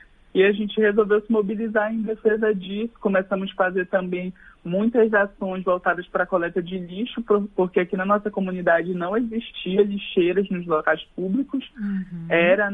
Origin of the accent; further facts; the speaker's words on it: Castanhal, Pará, Brazil; eu sou daqui, né, de Castanhal, no Pará, no nordeste do estado do Pará, né, numa comunidade chamada Grovila Itaqui, né, que fica a alguns quilômetros do centro da cidade de Castanhal.